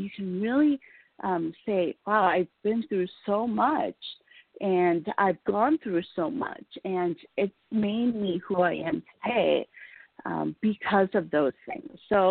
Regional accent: Chicago, Illinois, United States; I was born in Chicago, and my parents worked downtown while we lived on the south side.

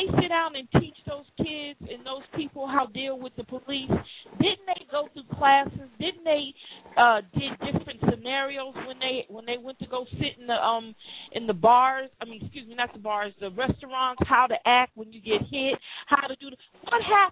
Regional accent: United States; And us as American, we always want to learn stuff.

